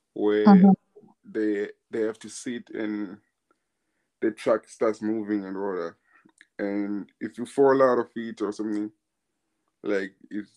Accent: Zimbabwe; now in United Kingdom; I grew up in Zimbabwe where I was taught like real how to like where I was taught discipline

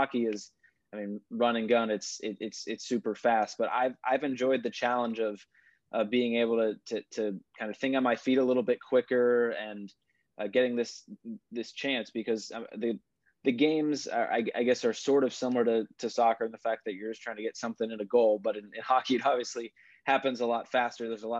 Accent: Seattle, Washington, United States; I'm actually from Seattle, so I'm wearing my Seattle Kraken shirt right now.

